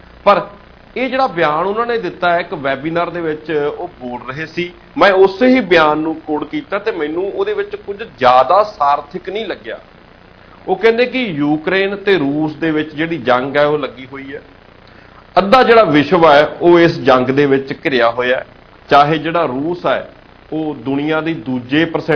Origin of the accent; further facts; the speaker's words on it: Punjab, India; ਅਸੀਂ ਭਾਰਤੀ ਹਾਂ, ਅਸੀਂ ਪੰਜਾਬੀ ਹਾਂ